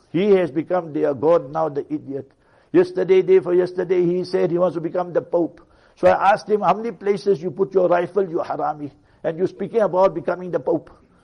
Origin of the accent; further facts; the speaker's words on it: South Africa; I'm a South African, my parents are here, everybody. Over 100 years we are in this country.